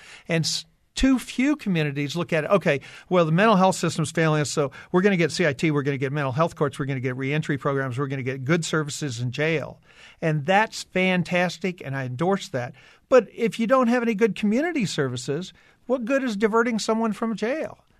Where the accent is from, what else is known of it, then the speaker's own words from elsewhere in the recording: Washington, District of Columbia, United States; what's going on in my hometown of Washington, D.C.